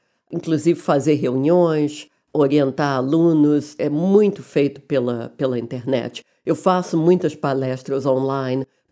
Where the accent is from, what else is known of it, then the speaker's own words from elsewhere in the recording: Brazil; Quando eu era criança aqui no Brasil, tinha muita dificuldade em conseguir livros e informações.